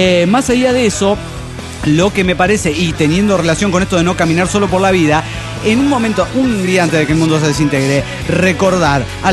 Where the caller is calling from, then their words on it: Morelia, Michoacán, Mexico; de Morelia, Michoacán, México.